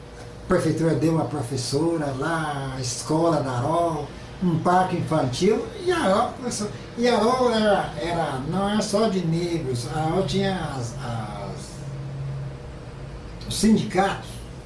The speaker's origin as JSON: {"language": "Portuguese", "country": "Brazil", "said": "Todos nós somos brasileiros."}